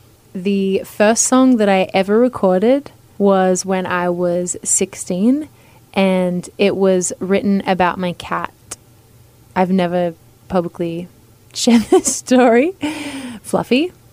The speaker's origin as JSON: {"language": "English", "country": "Australia", "said": "The German and French way is Gorge, but we are Australian."}